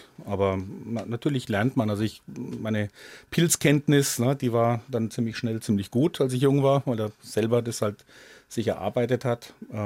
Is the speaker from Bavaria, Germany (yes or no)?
yes; Sommerach, Bavaria, Germany; Ich bin aufgewachsen an der Mainschlawe in Sommerach.